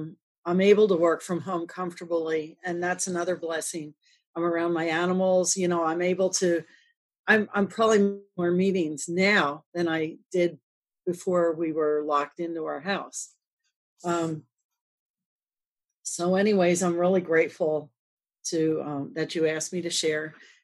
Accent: Reading, Pennsylvania, United States; And I'm from Pennsylvania. I'm from Reading, Pennsylvania. I'm from a pretty stable family.

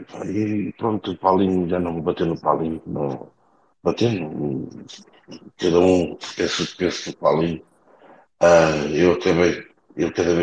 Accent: Portugal; Custa dizer isto, porque somos portugueses, mas a verdade é esta.

